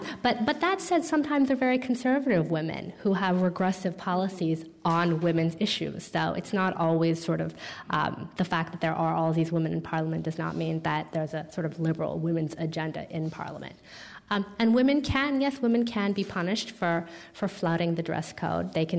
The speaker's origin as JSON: {"language": "English", "country": "United States", "tie": "born or raised there", "moved": "yes", "said": "well, I grew up in America and now I'm here."}